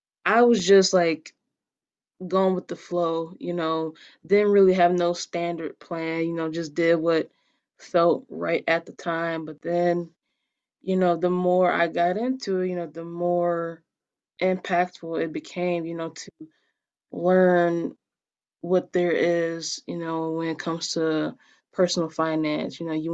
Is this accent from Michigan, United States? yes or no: yes; Detroit, Michigan, United States; I'm 23 and from Detroit, Michigan, and I recently just got my master's in finance